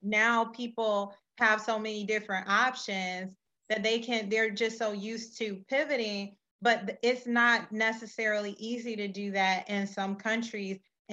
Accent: United States; they could tell from, I think, from my accent that I'm American.

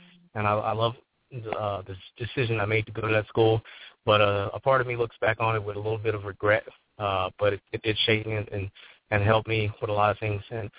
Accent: Pensacola, Florida, United States; also born or lived in New Orleans; I consider myself a Florida boy. I grew up in Pensacola, Florida. But I also consider myself a New Orleans boy because I was born in New Orleans

